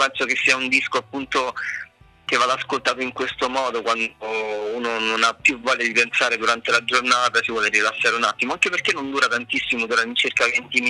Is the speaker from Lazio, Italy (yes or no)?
yes; Lazio, Italy; Io non sono di Roma, io prima abitavo in un piccolo paese di provincia, sempre nel Lazio, però dove non c'era praticamente niente